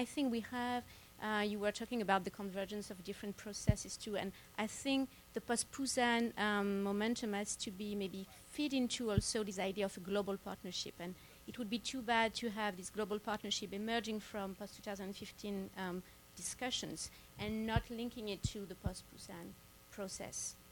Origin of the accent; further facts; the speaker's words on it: France; Yes, I'm from France